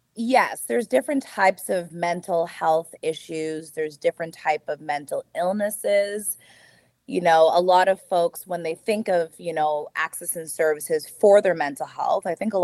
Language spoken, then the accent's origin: English; New Brunswick, Canada; So they immigrated to Canada in the 80s, and I was born. And I lived in New Brunswick for quite some time, and then I moved to Nova Scotia in 2020.